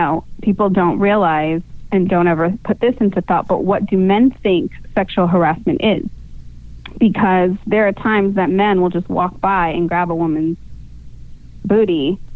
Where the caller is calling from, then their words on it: Los Angeles, California, United States; I'm calling from Los Angeles.